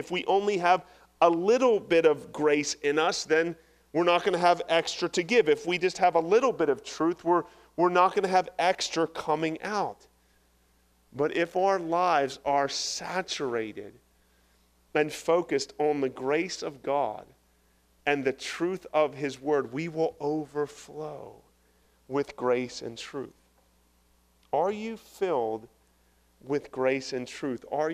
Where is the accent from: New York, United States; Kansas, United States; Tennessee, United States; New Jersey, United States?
New Jersey, United States; I grew up in South Jersey.